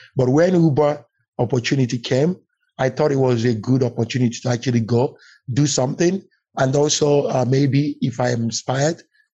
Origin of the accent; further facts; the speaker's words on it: Enugu State, Nigeria; I grew up in the southeastern part of Nigeria in a state called Enugu. I went to high school there before I transitioned to the US, where I completed my undergrad.